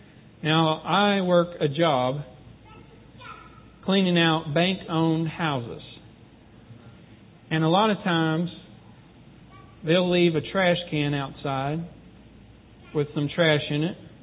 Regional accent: Texas, United States; I mean, a good Texas rain. I'm from Texas originally.

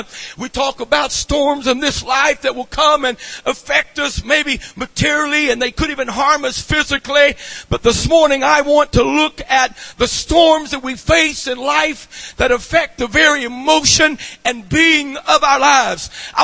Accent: Lubbock, Texas, United States; I have a lot of stories about a kid growing up in Lubbock there and seeing those tornadoes all around.

